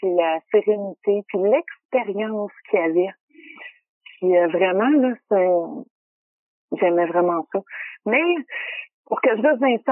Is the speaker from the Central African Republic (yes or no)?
no; Quebec, Canada; moi je viens de la Rive-Sud